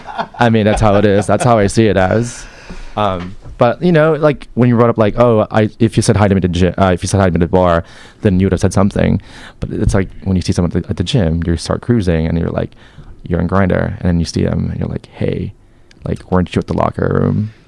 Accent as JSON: {"language": "English", "town": "New York City", "region": "New York", "country": "United States", "tie": "born or raised there", "said": "in my experience, I grew up in New York, so I've seen a lot of change."}